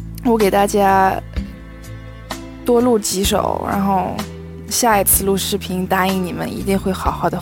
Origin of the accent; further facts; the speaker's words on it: Austria; accent: Austrian German; first language German; Chinese is a second language; 因为我从小说德语，然后这边欧洲的人都嘲笑奥地利的人说德语，就是像农民一样，我真的就是农民口音